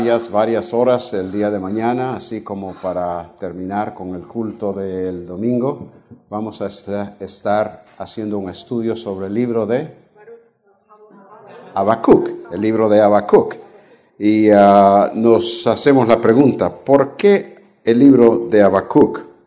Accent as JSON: {"language": "Spanish", "country": "Honduras", "tie": "born there", "moved": "yes", "said": "Nací en Honduras. Lo que pasa es que hace más de 50 años que no vivo en Honduras. Entonces, la forma de hablar, que se parece mucho a la forma de los salvadoreños, se ha ido perdiendo."}